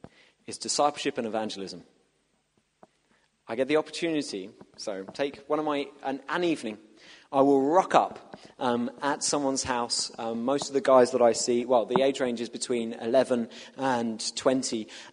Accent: South East England, United Kingdom; I'm from City Morning, Kent, the southeast of England. Originally came up here to do my degree

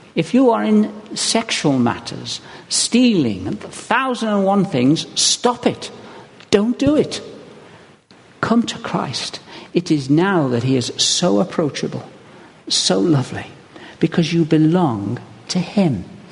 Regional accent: Stone, West Midlands, United Kingdom; born there; I was born in Stone, Staffordshire.

